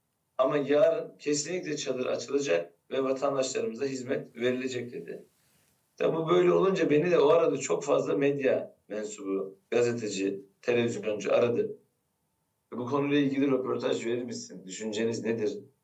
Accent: Sancaktepe, Istanbul, Turkey; Ben bu ilçede doğdum, büyüdüm. Hayatım Sancaktepe'de geçti.

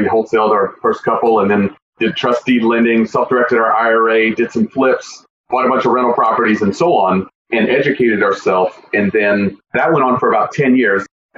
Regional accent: Tennessee, United States; I grew up in Tennessee, not really anything spectacular there

